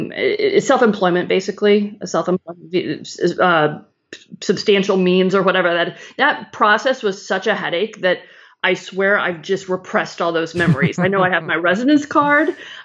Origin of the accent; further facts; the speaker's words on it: Chicago, Illinois, United States; mostly because I grew up in Chicago and I was watching this documentary on Hulu about Chicago